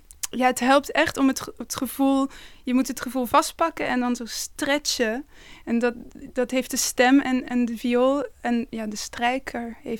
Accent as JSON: {"language": "Dutch", "town": "Amsterdam", "region": "North Holland", "country": "Netherlands", "tie": "born there", "said": "ik ben in Amsterdam geboren. Maar ja, inderdaad, ik ben 20 jaar later teruggekomen om op het conservatorium te studeren."}